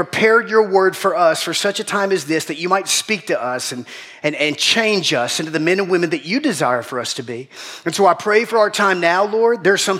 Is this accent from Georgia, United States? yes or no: yes; Macon, Georgia, United States; I said, "Babe, I'm from Macon. I don't even know what a probiotic is.